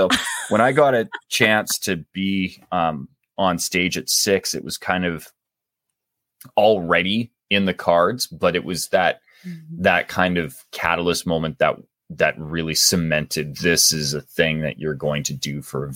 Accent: Canada; accent: Canadian; now in Calgary, Canada; I'm doing my best today to hide my Canadian accent, but no, I'm way up north in Calgary, Alberta currently. Was in Vancouver, like I said, for a long while, and commute back down to LA on a semi-regular basis.

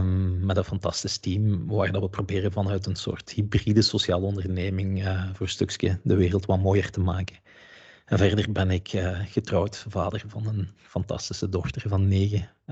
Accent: Bilzen, Limburg, Belgium; ik ben een Limburger van oorsprong, afkomstig uit Bilze.

